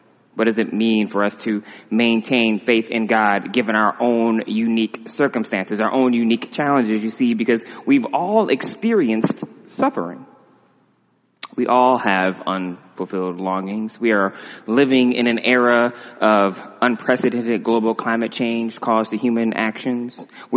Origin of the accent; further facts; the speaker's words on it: United States; Having grown up in the apartheid state that was America in the 40s, late 30s, 40s, and 50s.